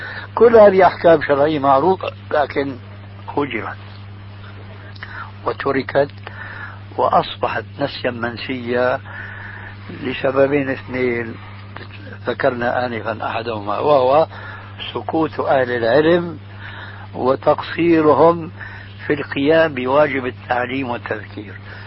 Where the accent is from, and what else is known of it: Syria